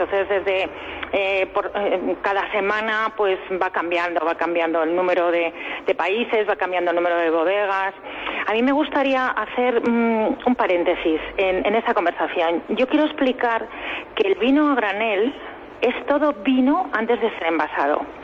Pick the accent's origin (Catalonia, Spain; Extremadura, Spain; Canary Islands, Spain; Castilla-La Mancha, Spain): Castilla-La Mancha, Spain; nosotros lo que somos empresarios manchegos